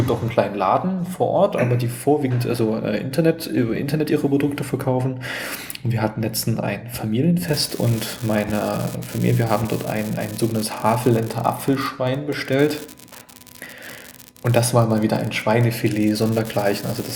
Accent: Thuringia, Germany; ich kann meinen Grad der Sozialisation einfach dann nicht überspringen als Thüringer.

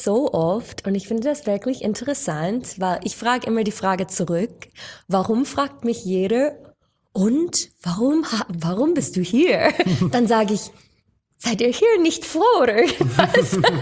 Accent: United States; first language English; German is a second language; Und weil ich bin aufgewachsen in den USA und wir hatten immer Englisch geredet zu Hause.

